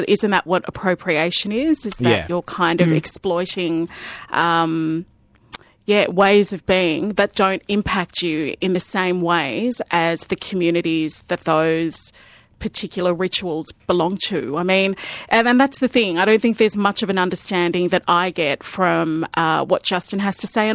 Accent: Preston, North West England, United Kingdom; and often I just say, I'm from Preston, you know, and try to leave it there.

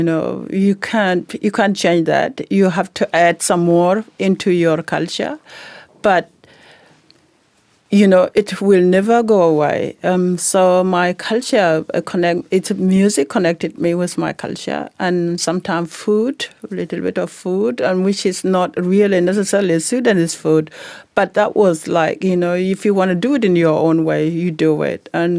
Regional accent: Egypt; English is a second language; now in Australia; Because I came from Egypt, were very crowded, and then come to Tasmania in July.

